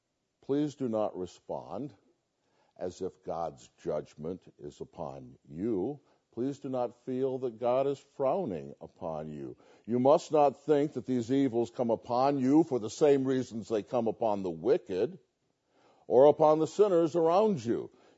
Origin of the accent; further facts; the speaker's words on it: United States; But as an American, of course, I didn't know, so I had to look it up.